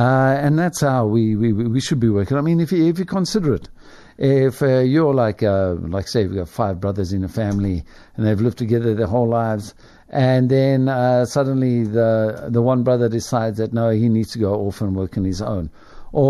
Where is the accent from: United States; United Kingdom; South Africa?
South Africa; Springs, Gauteng; The family that I grew up in Springs, my hometown.